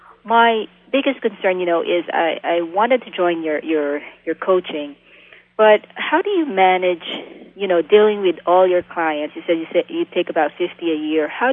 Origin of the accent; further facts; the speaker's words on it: New Jersey, United States; I'm from New Jersey.